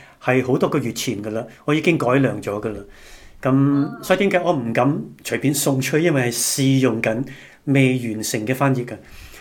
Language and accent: Chinese; China; 我因为我是爱国，我是中国人，我是属于亚洲的。